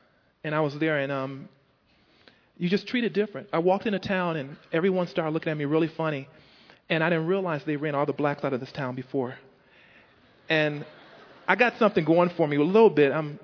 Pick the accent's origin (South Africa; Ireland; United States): United States; Detroit, Michigan; And I've never experienced that before. I'm from Detroit.